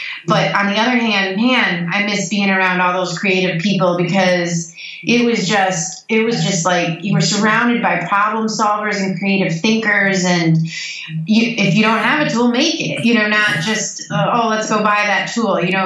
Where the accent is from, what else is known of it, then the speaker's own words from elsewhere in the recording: Royal Oak, Michigan, United States; now in Detroit, United States; I'm from Royal Oak. Okay. I grew up in Royal Oak, just outside of Detroit, about 5 miles from Detroit, as the crow flies, but quite further from Detroit culturally. But I've lived in Detroit for 10 years now.